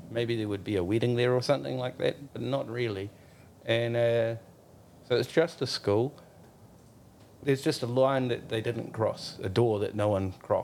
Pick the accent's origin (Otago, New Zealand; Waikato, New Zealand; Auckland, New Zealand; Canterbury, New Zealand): Auckland, New Zealand; Pakuranga; also born or lived in Howick; So more I'm really from Pakuranga.